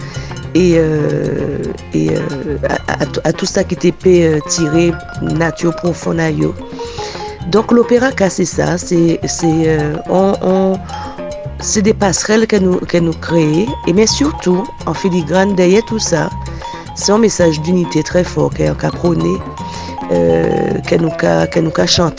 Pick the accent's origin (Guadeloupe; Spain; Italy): Guadeloupe; parce que en tant que Guadeloupéenne